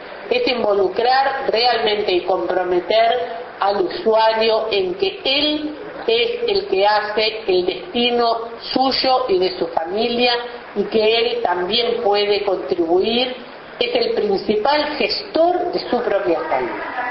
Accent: Uruguay

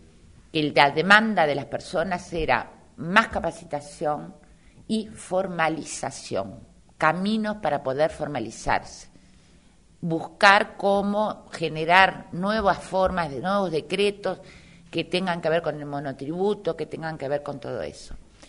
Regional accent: Uruguay; los uruguayos y uruguayas no creemos que haya un compromiso de la sociedad en su conjunto por aquellos que siempre fueron los que pagaron los platos rotos durante todos estos años.

